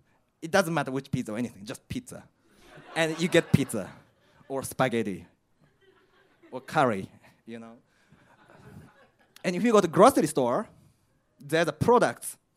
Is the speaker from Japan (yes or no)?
yes; Japan; The problem is, I'm from Japan, that's the first side.